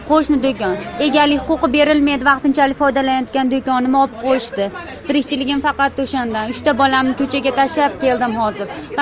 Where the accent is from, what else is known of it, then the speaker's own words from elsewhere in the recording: Asaka, Andijan Region, Uzbekistan; Andijondan kelganman, Asaka tumanidan